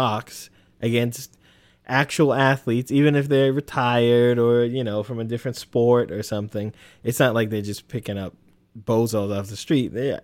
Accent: United States; I'm an American, so I'm all about that freedom and opportunity.

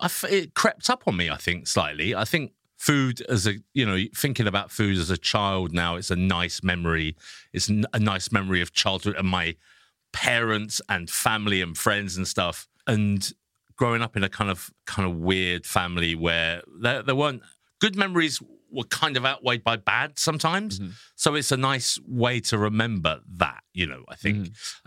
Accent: England, United Kingdom; And then he turned up at like 5 o'clock and you know, obviously being English and I made a rib of beef

